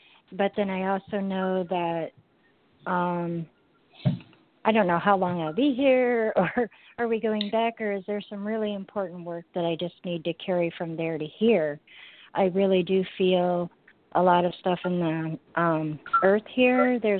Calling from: Bullhead City, Arizona, United States; I am calling from Arizona, Bullhead City, Arizona.

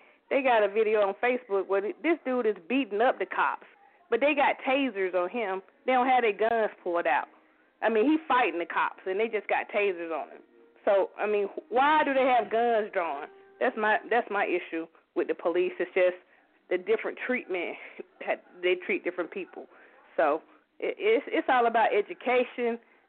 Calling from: Atlanta, Georgia, United States; I'm calling from Atlanta.

